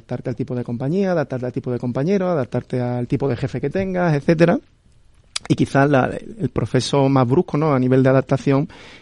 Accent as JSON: {"language": "Spanish", "town": "El Puerto de Santa María", "region": "Andalusia", "country": "Spain", "said": "yo soy de Cádiz, del puerto de Santa María."}